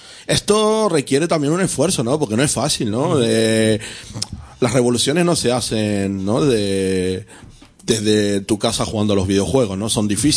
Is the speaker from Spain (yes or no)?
no; Argentina; yo vengo de Argentina, un país que viene arrastrando este tipo de cosas ya hace décadas